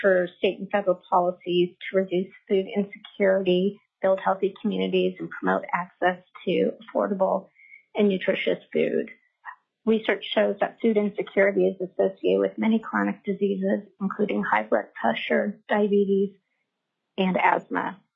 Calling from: Sacramento, California, United States; I am calling in from Sacramento, California.

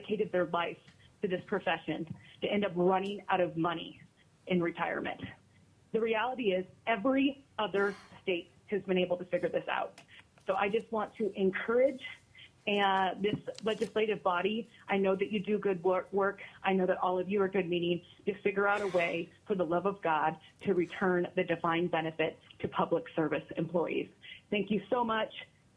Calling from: Cordova, Alaska, United States; I'm calling from Cordova. I've been teaching for 15 years

